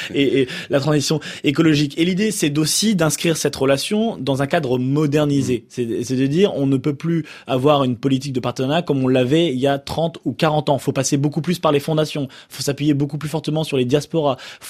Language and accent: French; Brittany, France; vu que je suis breton